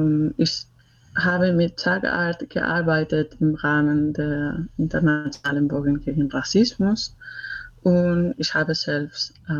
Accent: Chile; German is a second language; now in Leipzig, Germany; Ich komme aus Chile und ich bin eine Migrantin. Ich wohne in Leipzig seit 2015.

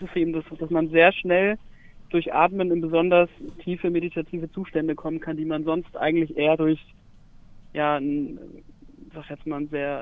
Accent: Marburg, Hesse, Germany; Ja, doch, ich bin auch aus Marburg, aber ich bin gerade nicht in Marburg.

